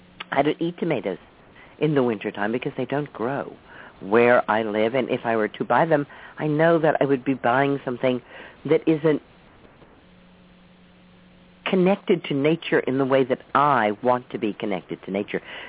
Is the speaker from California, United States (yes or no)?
no; Woodstock, New York, United States; places like Woodstock, New York, my hometown